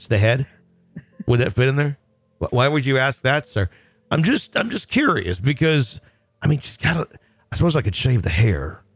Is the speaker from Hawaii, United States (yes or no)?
no; Oswego, Michigan, United States; The apartment complex is located in Corunna, Michigan, which is next to my hometown of Oswego, Michigan.